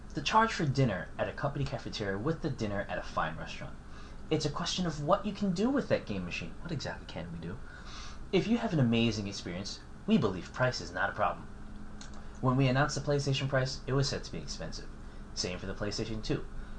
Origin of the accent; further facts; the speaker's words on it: New York, United States; By the way, we're from New York.